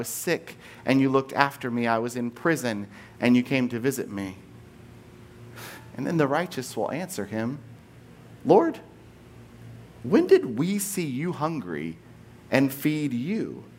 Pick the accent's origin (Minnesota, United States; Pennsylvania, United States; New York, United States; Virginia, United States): Virginia, United States; Culpeper; And as much as I grew up in Culpeper, Virginia, and as much as I liked to razz on Culpeper, it was beautiful to be home.